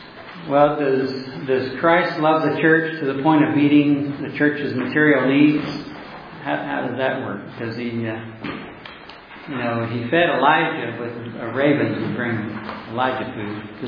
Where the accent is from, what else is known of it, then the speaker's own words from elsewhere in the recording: Oklahoma City, Oklahoma, United States; I'm a layman from Oklahoma City, Oklahoma. I retired from the electric company there.